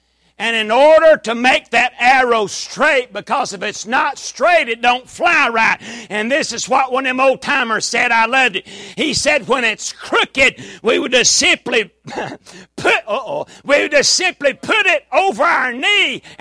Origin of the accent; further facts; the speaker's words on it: Murfreesboro, Tennessee, United States; I was raised in Murfreesboro, Tennessee